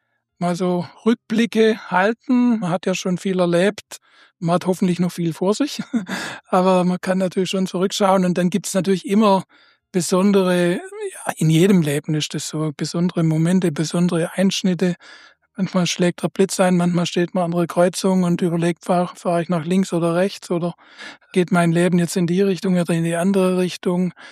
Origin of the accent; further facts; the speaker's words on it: Rosenfeld, Baden-Württemberg, Germany; ich bin hier in Rosenfeld geboren, getauft, konfirmiert, aufgewachsen, zur Schule gegangen. Ich wohne hier seit knapp 60 Jahren jetzt